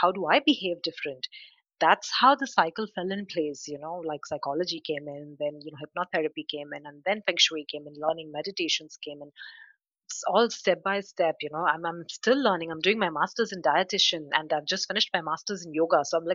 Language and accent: English; India; now in United Arab Emirates; I'm based in UAE and, I wanted to learn from India because I come from India.